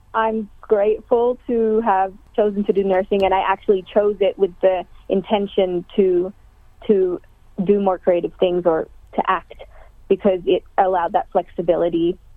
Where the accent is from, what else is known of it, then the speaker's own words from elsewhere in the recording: Australia; even though I'm Filipino and my character's Filipino, I grew up in Australia